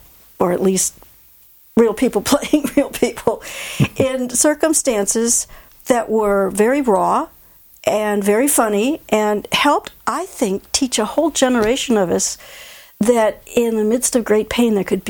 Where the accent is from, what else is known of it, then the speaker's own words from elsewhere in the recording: Illinois, United States; you get in front of my home state of Illinois' legislature